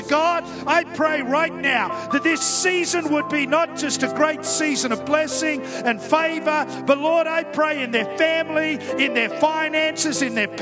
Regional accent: Perth, Western Australia, Australia; I grew up in Perth

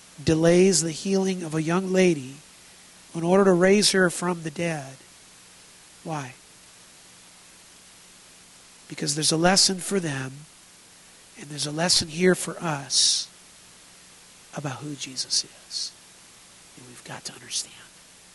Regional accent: Pacific Northwest, United States; I grew up up here in the Northwest, even more north than here. It's always around the cold, always around the snow.

